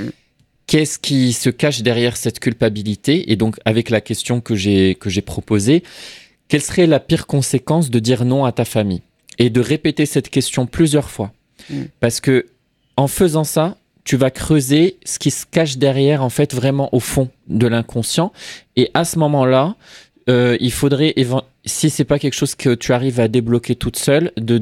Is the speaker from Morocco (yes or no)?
yes; Morocco; Moi, j'aime beaucoup, par exemple, tout ce qui est cuisine de mon pays d'origine au Maroc.